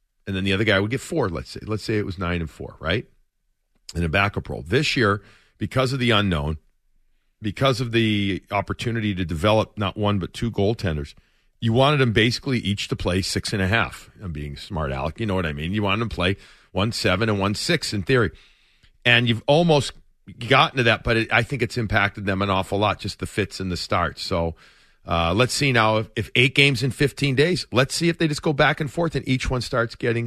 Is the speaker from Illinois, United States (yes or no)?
yes; Chicago, Illinois, United States; I grew up, like I've said this before, I grew up in Chicago and I would always go to see Wayne Gretzky.